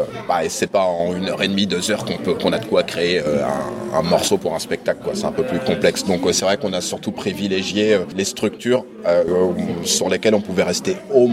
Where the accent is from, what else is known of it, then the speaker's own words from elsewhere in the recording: Angers, Pays de la Loire, France; Oui, on est d'Angers.